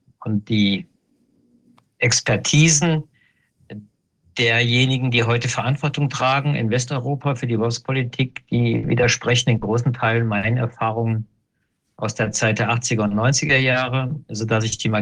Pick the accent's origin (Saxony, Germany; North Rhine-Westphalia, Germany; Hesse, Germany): Hesse, Germany; Der Hintergrund, das ist meine Heimatregion im hessischen Hinterland, heißt das. Das ist die Region Marburg-Biedenkopf.